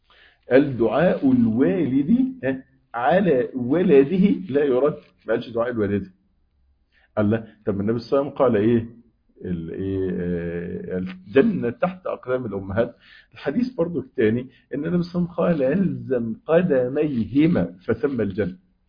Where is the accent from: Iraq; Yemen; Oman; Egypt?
Egypt; زي ما بيقولوا عندنا في مصر يقول لك ايه؟